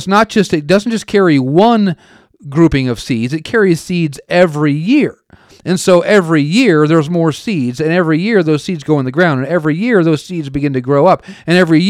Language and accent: English; Oregon, United States; obviously I grew up in Oregon.